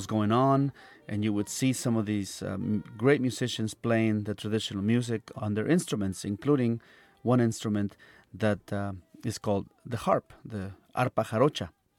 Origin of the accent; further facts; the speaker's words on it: Xalapa, Veracruz, Mexico; my hometown of Jalapa